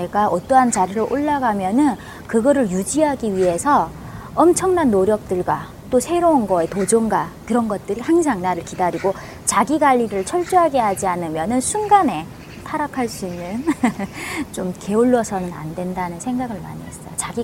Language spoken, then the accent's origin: Korean; North Korea; now in South Korea; 예전에 처음 왔을 때는 사실 자신감이 좀 많이 부족했으니까 북한에서 왔다는 걸 좀 많이 숨겼던 것 같아요.